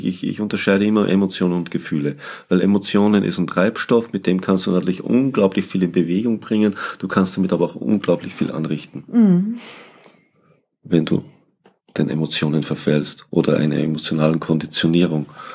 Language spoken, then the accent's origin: German; Austria; Ich bin Österreicher